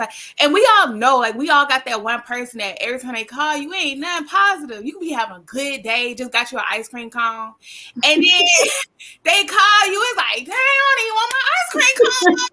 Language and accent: English; Mobile, Alabama, United States; now in New York, United States; even though I'm from Mobile, Alabama, I'm a very proud Southern girl, and I'm not about to come to New York and like change my accent